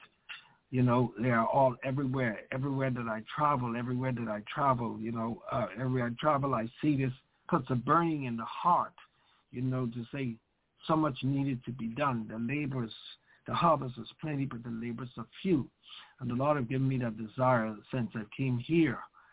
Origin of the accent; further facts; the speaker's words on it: Bahamas; now in United States; Well, a little background for where I came from is that I'm actually a born of Bahamian. Now I'm American, a citizen of the same.